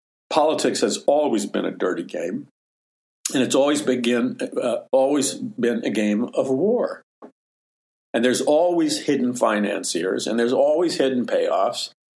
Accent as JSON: {"language": "English", "town": "New York City", "region": "New York", "country": "United States", "tie": "born or raised there", "said": "Growing up in New York City and growing up on the streets of New York City, you learn really quick as a young kid"}